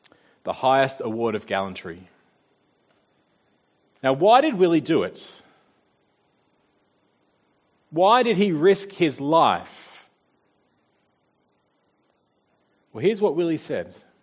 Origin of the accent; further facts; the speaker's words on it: Wellington, New Zealand; I'm from Wellington, so we just turn the fan down a few notches.